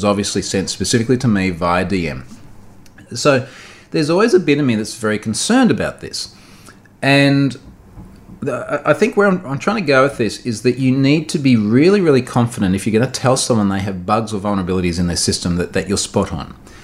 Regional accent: Australia; As you know, I am Australian, and Australia is a very British-orientated country

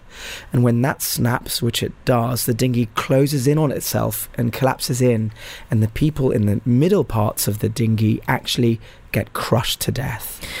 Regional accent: Sudan; English is a second language; I spoke to him in Arabic. I'm from Sudan.

